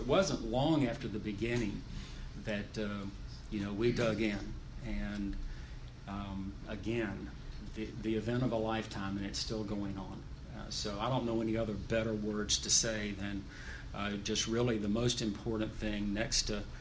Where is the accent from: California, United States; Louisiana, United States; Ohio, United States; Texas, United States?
Louisiana, United States; I grew up in Louisiana, Renee grew up in Oklahoma, we met at Fayetteville, we went through college together